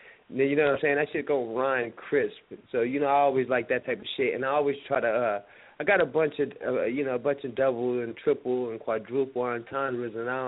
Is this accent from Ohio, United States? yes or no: no; North Las Vegas, Nevada, United States; I'm from Las Vegas, Nevada. Wait, check that. I'm from North Las Vegas, Nevada. Now, I ain't lived in North Las Vegas, Nevada in probably 20 years, man. I live in Las Vegas, Nevada.